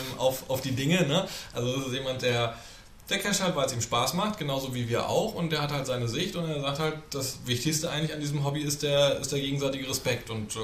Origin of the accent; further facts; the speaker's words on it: Northern Germany, Germany; als Norddeutscher ist man ja schon so ein bisschen vorgeprägt.